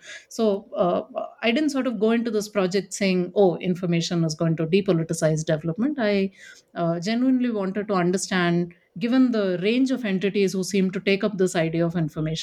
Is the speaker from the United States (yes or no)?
no; Delhi, India; born there; So I was born in Delhi in India